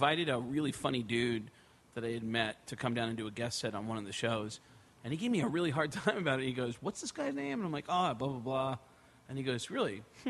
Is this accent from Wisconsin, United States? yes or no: no; Mount Vernon, New York, United States; It started with the fact that I grew up in New York with the Yankees in Mount Vernon, 10 miles from Yankee Stadium.